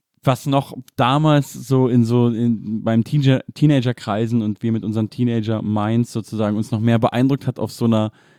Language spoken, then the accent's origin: German; Munich, Bavaria, Germany; für mich dann auch als Münchner mega wichtig